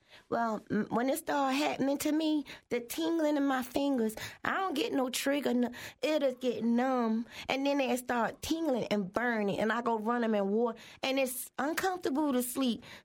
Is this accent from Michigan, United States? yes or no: no; Maryland, United States; And I'm from Maryland, and we get snow.